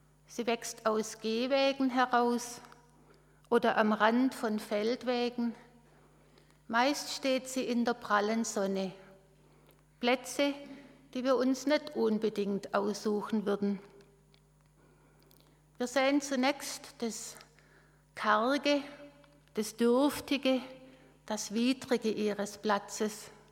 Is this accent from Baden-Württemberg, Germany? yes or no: yes; Stuttgart, Baden-Württemberg, Germany; Von Stuttgart, wo ich aufgewachsen bin, kannte ich diese Blume gar nicht.